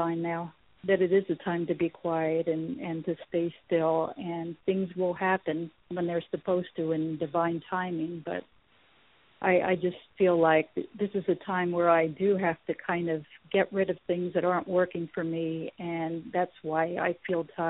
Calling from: California, United States; from California.

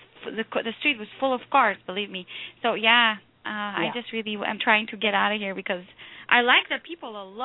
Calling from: St. Louis, Missouri, United States; I'm calling from St. Louis.

